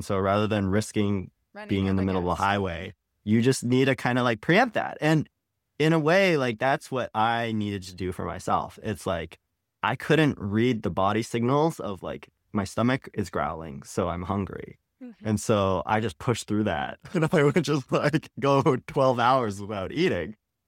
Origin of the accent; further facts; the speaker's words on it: Canada; I'm Chinese Canadian and my parents immigrated from China in kind of the late 80s.